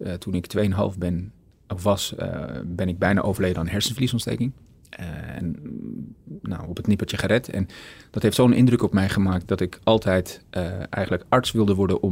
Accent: Amsterdam, North Holland, Netherlands; born there; Het leuke is, ik ben geboren in Amsterdam

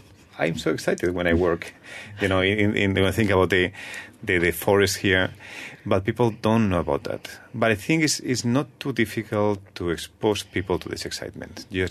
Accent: Malaysia; English is a second language; I am a Malaysian.

